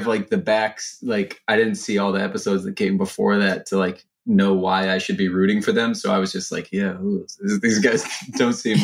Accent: East Coast, United States; I'm from the East Coast originally.

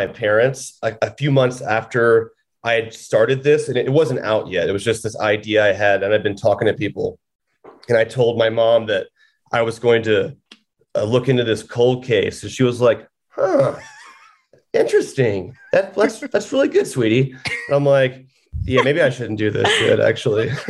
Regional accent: Georgia, United States; I found a case of a missing woman named Tara Grinstead from my home state of Georgia in the small town of Ocilla.

